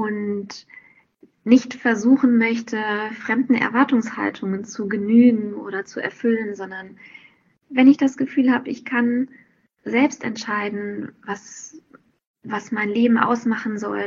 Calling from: Cologne, North Rhine-Westphalia, Germany; Ja, ich bin jetzt aus Köln zugeschaltet.

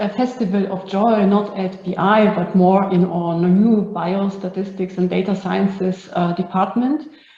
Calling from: Innsbruck, Tyrol, Austria; I'm joining from Innsbruck in Austria, and it's snowing.

